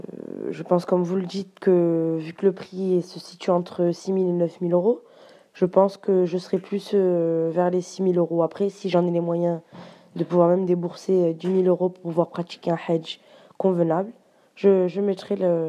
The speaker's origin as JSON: {"language": "French", "town": "Marseille", "region": "Provence-Alpes-Côte d'Azur", "country": "France", "tie": "born there", "said": "Je suis née en France, plus précisément à Marseille."}